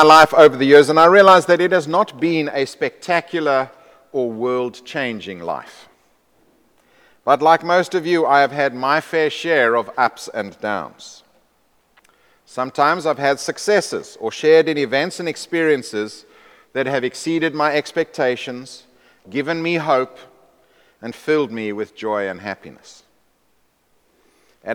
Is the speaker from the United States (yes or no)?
no; South Africa; I was born in South Africa in 1963, and therefore grew up during the years of the apartheid regime. As a white male, I was at the forefront of advantage and privilege.